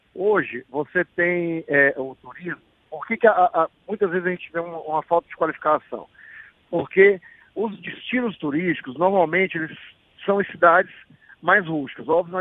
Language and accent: Portuguese; Canoa Quebrada, Ceará, Brazil; Minha terra.